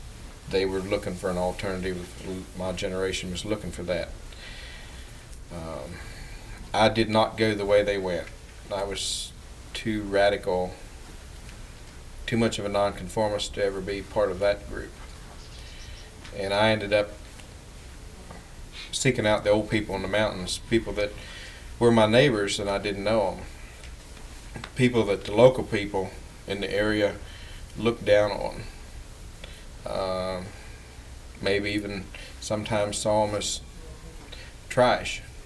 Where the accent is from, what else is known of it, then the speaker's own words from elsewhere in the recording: West Virginia, United States; I grew up in Pocahontas County, about 60 miles south of here.